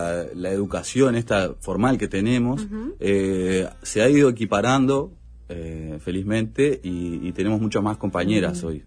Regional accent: Montevideo, Uruguay; No. No, yo soy de Sayago.

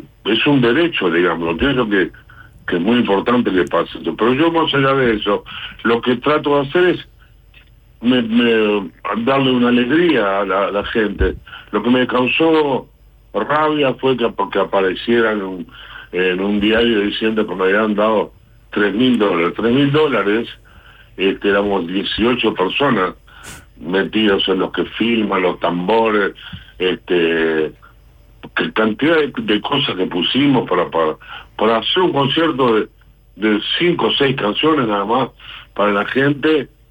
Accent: Uruguay; Y realmente yo estuve afuera y allá afuera somos todos uruguayos cuando estamos

